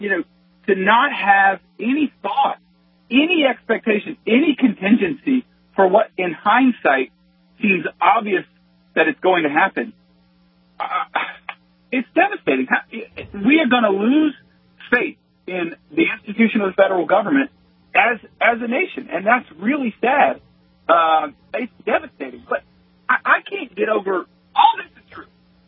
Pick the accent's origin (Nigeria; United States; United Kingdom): United States; And as an American, whatever party you are, it's devastating.